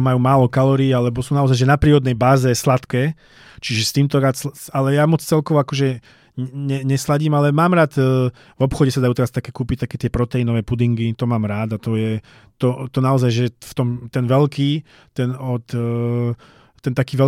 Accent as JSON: {"language": "Slovak", "region": "Žilina Region", "country": "Slovakia", "said": "Ja som z Oravy, takže mňa tam vždy zasobujú hovädzinou"}